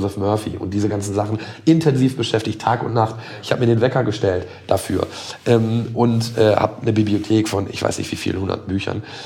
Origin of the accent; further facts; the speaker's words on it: North Rhine-Westphalia, Germany; also born or lived in Ruhr; ich komme jetzt selber auch geboren oder gebürtig vom Niederrhein. Ich bin geboren im Ruhrgebiet, aber im Grunde groß gewachsen am Niederrhein.